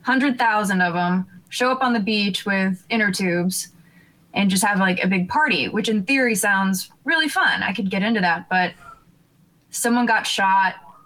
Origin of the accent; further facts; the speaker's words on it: New York, United States; if you're born and raised in New York, then Miami is, you know, the spot to be